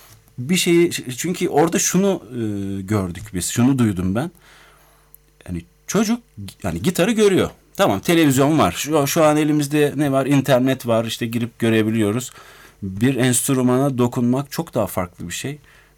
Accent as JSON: {"language": "Turkish", "region": "Ankara", "country": "Turkey", "tie": "born or raised there", "said": "tekrar Ankara'ya doğup büyüdüğüm yere döndüm."}